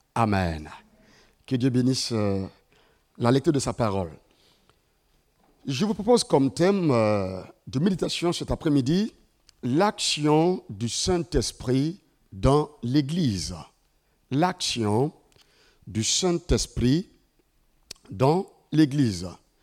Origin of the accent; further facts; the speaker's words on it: Ouagadougou, Centre, Burkina Faso; Je viens du Burkina Faso, dans la capitale, une ville qu'on appelle Ouagadougou.